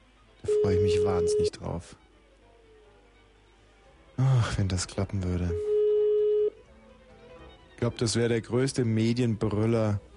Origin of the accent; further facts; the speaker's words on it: Berlin, Germany; Aus Berlin.